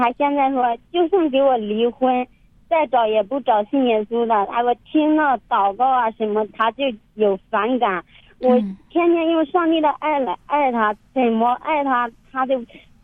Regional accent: Henan, China; 我家是河南的，我坐车的时候走到了甘肃，我还在哭

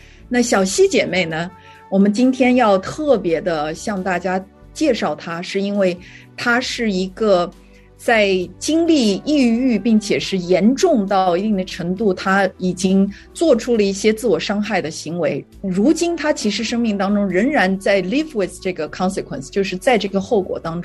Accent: Fuzhou, Fujian, China; 我们两个是老乡

